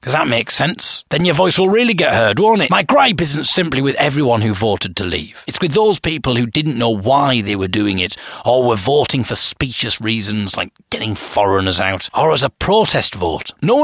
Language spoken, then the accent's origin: English; Hartlepool, North East England, United Kingdom; And it's not wrong for me to do an accent, because I come from Hartlepool.